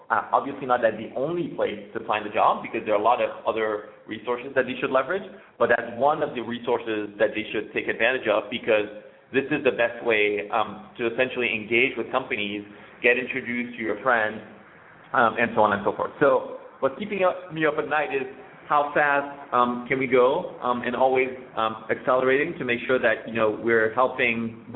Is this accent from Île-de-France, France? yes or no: yes; Paris, Île-de-France, France; English is a second language; moved away as an adult; now in San Francisco, United States; I live in San Francisco. I'm originally from Paris in France. Relocated to the U.S. about a year ago